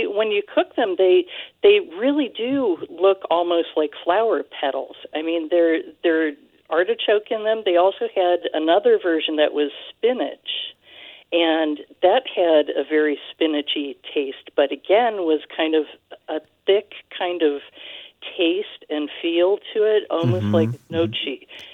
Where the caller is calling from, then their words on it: Hartland, Vermont, United States; I'm calling from Heartland, Vermont, which is right on the Vermont-New Hampshire border.